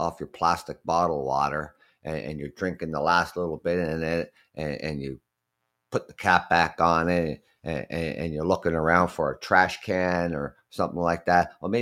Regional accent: Ontario, Canada; I'm Canadian.

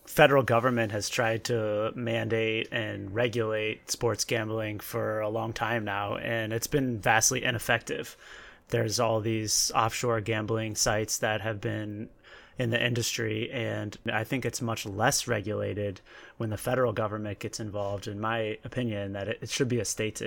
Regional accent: Indianapolis, Indiana, United States; now in Chicago, United States; Growing up in Indianapolis, there isn't really a team nearby.

